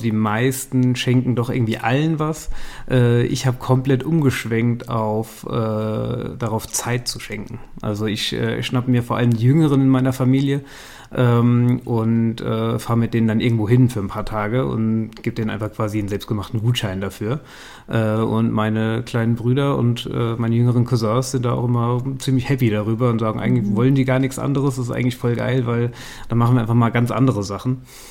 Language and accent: German; Hesse, Germany; ich komme ja aus der Nähe von Darmstadt, da in einem kleinen Dorf aufgewachsen.